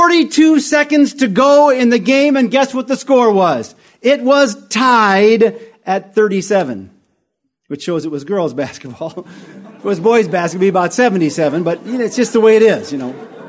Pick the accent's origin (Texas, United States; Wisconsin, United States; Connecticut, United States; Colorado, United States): Wisconsin, United States; New London; I come from a little town in Wisconsin called New London.